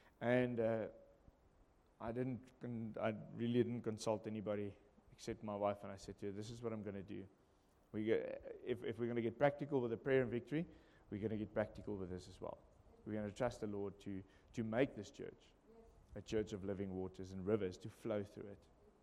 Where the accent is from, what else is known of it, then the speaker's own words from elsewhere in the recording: Namibia; that we as a pastor's couple were born and bred in Namibia.